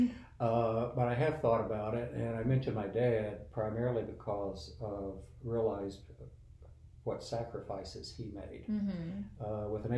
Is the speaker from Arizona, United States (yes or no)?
no; Athens, West Virginia, United States; I grew up in Athens, so my earliest memories are in Athens, West Virginia